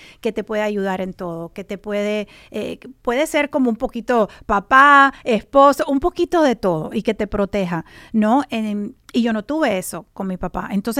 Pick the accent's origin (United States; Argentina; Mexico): United States; Pennsylvania; born there; vivía en Pensilvania, donde yo nací